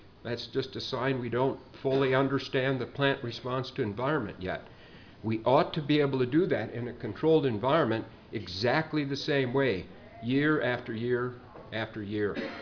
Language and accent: English; Utah, United States; So you have to wonder why a guy, I'm from Utah State University, why a guy from Utah is out here talking about cotton.